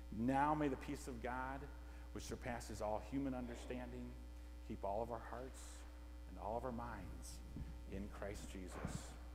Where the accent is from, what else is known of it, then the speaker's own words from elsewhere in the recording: Missouri, United States; we're from Missouri. And in Missouri, there's all kinds of flat bottom land where farmers farm.